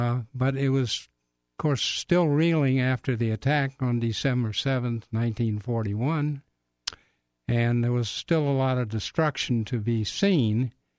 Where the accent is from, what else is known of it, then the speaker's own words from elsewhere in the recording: Charlottesville, Virginia, United States; Yes, I grew up basically in Charlottesville.